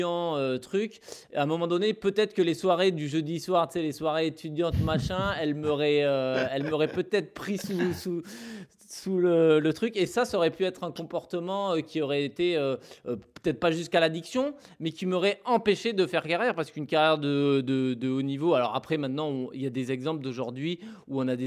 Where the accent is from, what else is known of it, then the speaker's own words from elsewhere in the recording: Bergerac, Nouvelle-Aquitaine, France; J'ai fait toutes mes études du coup chez moi à Bergerac. J'étais chez mes parents jusqu'à l'âge de 19 ou 20 ans.